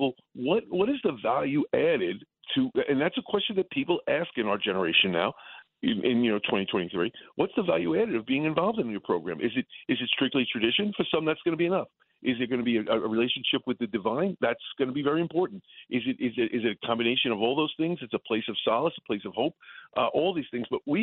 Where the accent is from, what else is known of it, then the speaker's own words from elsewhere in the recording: The Bronx, New York, United States; You know, I grew up in the Bronx.